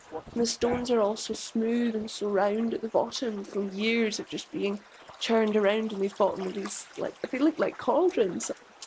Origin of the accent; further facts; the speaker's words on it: Isle of Raasay, Scotland, United Kingdom; I'm from the Isle of Rasay and I've just grown up around water.